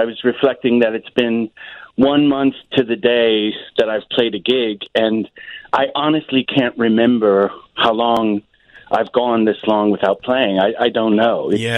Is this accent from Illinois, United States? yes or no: yes; Chicago, Illinois, United States; Well, I grew up in the western suburbs.